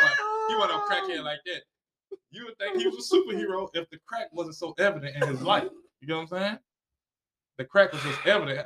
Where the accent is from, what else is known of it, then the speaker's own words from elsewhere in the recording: Chicago, Illinois, United States; And I'm from Chicago, so I experienced a different level of crackheads.